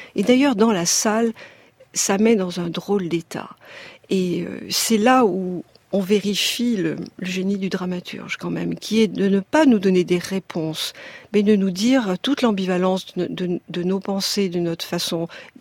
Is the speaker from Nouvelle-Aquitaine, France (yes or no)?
no; Marseille, Provence-Alpes-Côte d'Azur, France; moved away as an adult; also born or lived in Paris; Et c'est quand je suis arrivée à 18 ans à Paris, que je quittais Marseille, que la notion de diversité